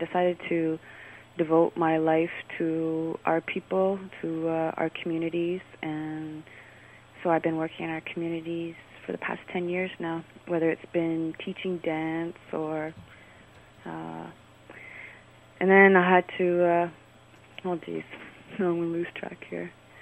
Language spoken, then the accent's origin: English; Bear Island, Ontario, Canada; now in Cape Croker, Canada; I'm from Lake Tomogamy, Bear Island. I'm Tomogamy Anishinaabe, but I've been living in Cape Croker for the past 5 years now.